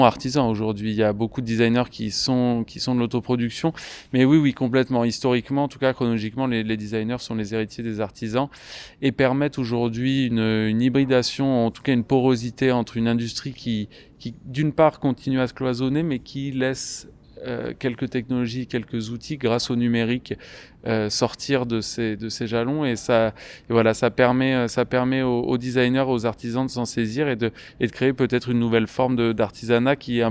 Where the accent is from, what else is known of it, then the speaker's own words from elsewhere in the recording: Occitanie, France; Moi, je ne suis pas de la région, je viens des Cévennes